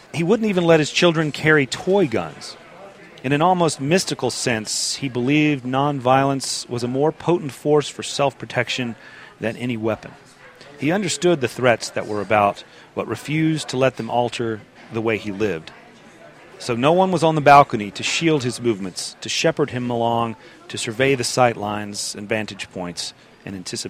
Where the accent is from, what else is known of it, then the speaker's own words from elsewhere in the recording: Memphis, Tennessee, United States; I grew up in Memphis, and you know, this is the biggest thing that's ever happened in my hometown.